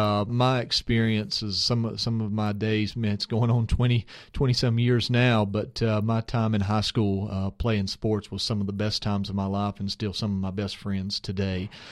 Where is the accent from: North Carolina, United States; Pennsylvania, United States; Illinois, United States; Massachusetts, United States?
North Carolina, United States; it was a wonderful experience to me.